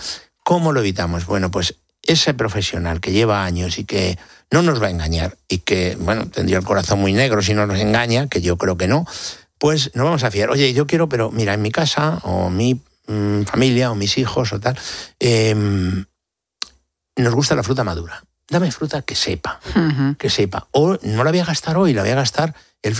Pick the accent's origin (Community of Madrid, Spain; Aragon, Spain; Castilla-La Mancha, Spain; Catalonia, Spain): Community of Madrid, Spain; Villaconejos; born there; Que soy nacido en Villaconejos.